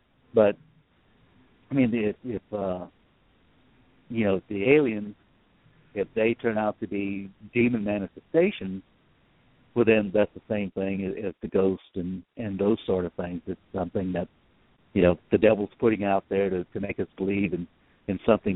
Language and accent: English; Abbeville, Louisiana, United States; I'm originally from Abbeville, Louisiana, which is incidentally where they filmed the remake of The Blob back in '88.